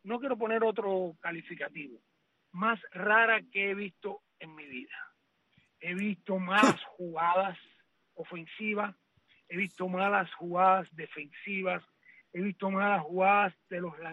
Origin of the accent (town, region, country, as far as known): Cuba